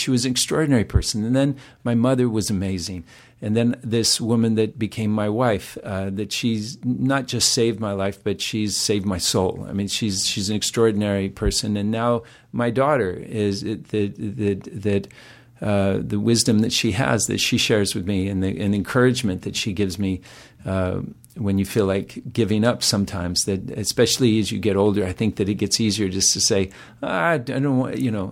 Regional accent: Utah, United States; now in New York City, United States; hay out of my hair from Utah. You know, because when you'd get on the subway and people would say, "Where are you from?" I say, "Oh, I live on the Upper West Side."

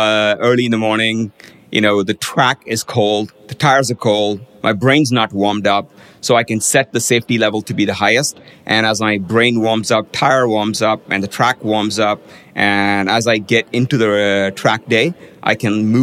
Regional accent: India; like, when I grew up in India

